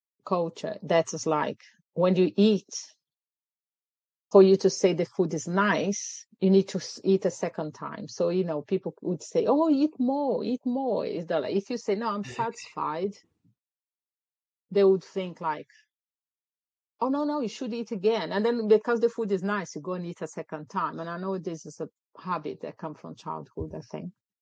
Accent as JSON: {"language": "English", "country": "Brazil", "tie": "born or raised there", "second_language": "English", "lives_now": "United Kingdom", "said": "No, I didn't grow up here. I grew up in Brazil, where I'm from."}